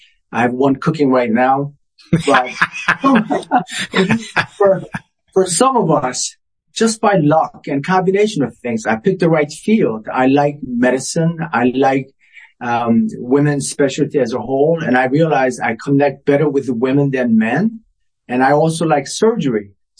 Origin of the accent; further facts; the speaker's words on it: Ohio, United States; now in Boston, United States; Yes, I was raised in Ohio.